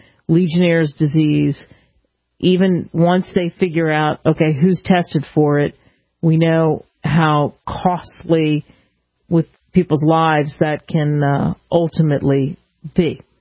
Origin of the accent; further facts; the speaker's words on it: Philadelphia, Pennsylvania, United States; huge outbreak in Philly because there was a three-day convention at the Bellevue Stratford Hotel in my hometown.